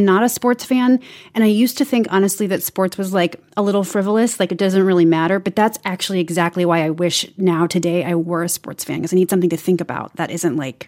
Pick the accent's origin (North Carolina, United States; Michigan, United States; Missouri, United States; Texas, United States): Missouri, United States; Kansas City; You know, I grew up in Kansas City, and my family used to, like, our favorite vacation was to drive all the way across Kansas